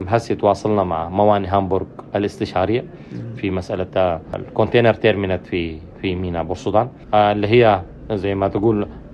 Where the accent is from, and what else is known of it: Sudan